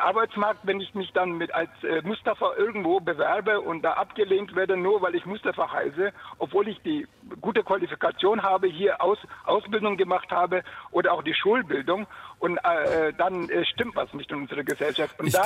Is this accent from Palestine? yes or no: no; Turkey; now in Erlangen, Germany; Ich stamme ursprünglich aus der Türkei.